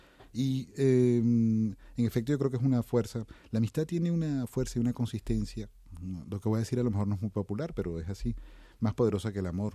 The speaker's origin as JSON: {"language": "Spanish", "country": "Venezuela", "said": "yo siento un profundo amor y un profundo cariño por mi país de origen"}